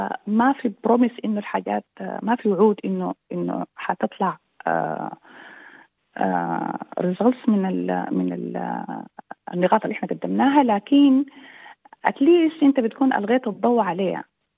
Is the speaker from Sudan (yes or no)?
yes; Sudan